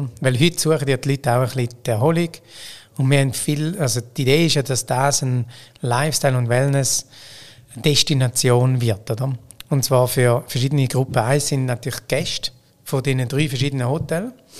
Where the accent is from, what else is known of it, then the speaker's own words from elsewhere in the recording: Appenzell, Switzerland; Und ich bin auch Appenzeller und ich bin auch bodenständig.